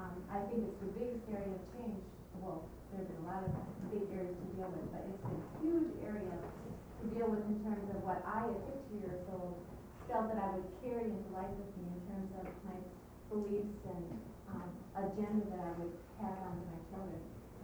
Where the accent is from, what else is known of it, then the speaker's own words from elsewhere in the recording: San Francisco, California, United States; I grew up in San Francisco in the 60s as a Unitarian